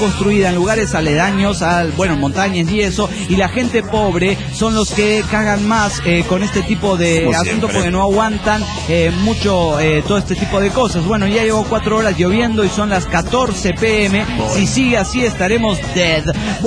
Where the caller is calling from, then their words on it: Tegucigalpa, Francisco Morazán, Honduras; de Tegucigalpa, Honduras.